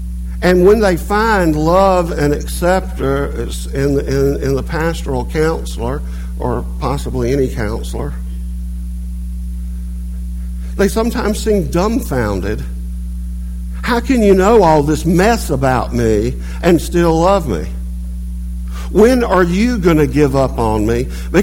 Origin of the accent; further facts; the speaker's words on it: United States; Well, I'm free. I'm an American. I live in America. I'm free.